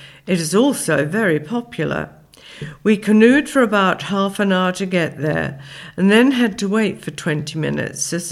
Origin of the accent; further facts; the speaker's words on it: England, United Kingdom; I am emphatically English, just in case there was any doubt, much to my mother's chagrin.